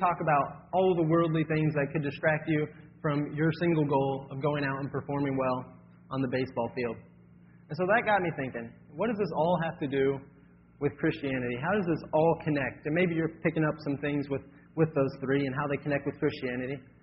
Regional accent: Kentucky, United States; it's because I'm from Kentucky, and we don't have any pro sport teams, so we just get a pick.

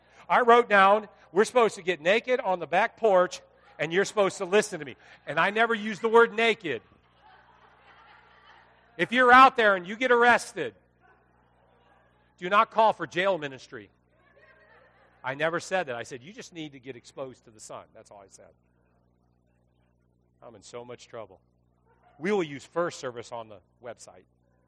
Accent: California, United States; I lifeguarded for 4 years. I grew up in California. There wasn't a day I wasn't in the sun.

